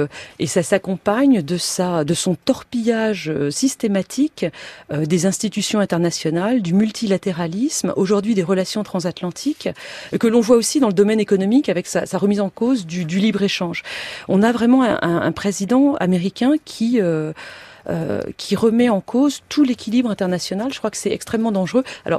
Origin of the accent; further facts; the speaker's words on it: France; C'est comme si chez nous, en France